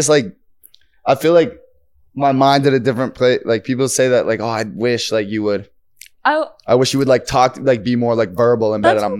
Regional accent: Pittsburgh, Pennsylvania, United States; So I'm from Pittsburgh and they have like.

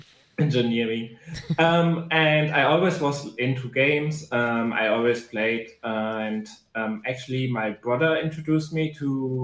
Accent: Germany; I'm from Germany.

